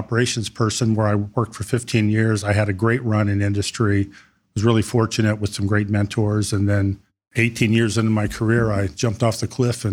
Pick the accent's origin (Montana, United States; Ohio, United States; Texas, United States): Ohio, United States; So I grew up in Ohio. My dad was a policeman, Ohio State Highway Patrolman. And so when I was a kid, we bounced around Southeast Ohio and ended up on the east side of Columbus when I was 16.